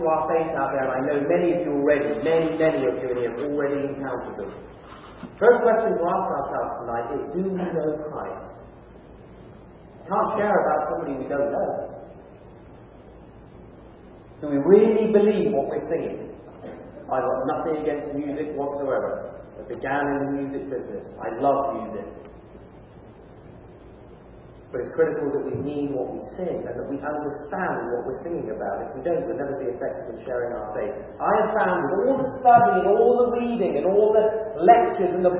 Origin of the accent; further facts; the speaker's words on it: England, United Kingdom; moved away; When I moved across from England, as you know, we play a lot of soccer in England.